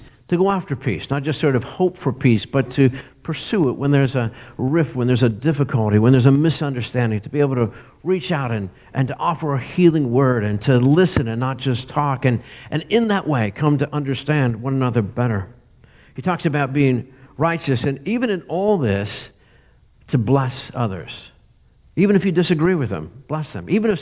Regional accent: Pennsylvania, United States; In fact, I'm from Northwest Pennsylvania. That's where I grew up, and I grew up as a Steelers fan.

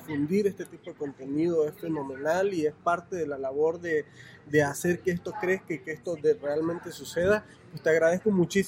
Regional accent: Venezuela; como venezolano lo digo.

